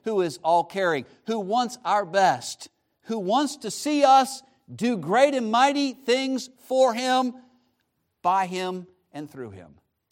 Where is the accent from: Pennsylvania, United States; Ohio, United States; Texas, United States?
Pennsylvania, United States; York; It's a great place. I was born in York Hospital. I grew up in York.